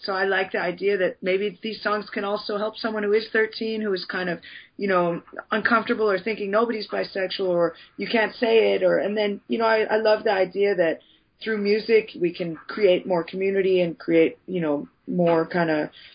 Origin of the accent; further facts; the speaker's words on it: United States; I'm from the States, but I hadn't lived here for 14 years. So, you know, I'd never lived in New York